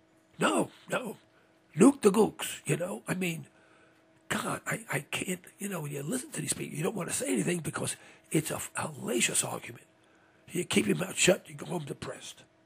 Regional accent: New York City, New York, United States; I come from Harlem, you know, so this is my old area.

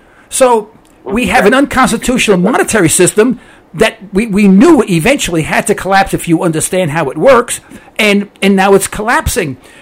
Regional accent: United States; You know, I'm all American.

